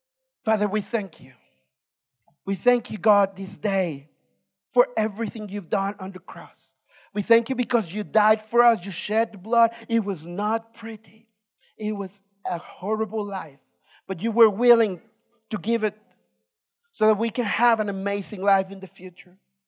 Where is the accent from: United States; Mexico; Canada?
Mexico; I'm from Mexico.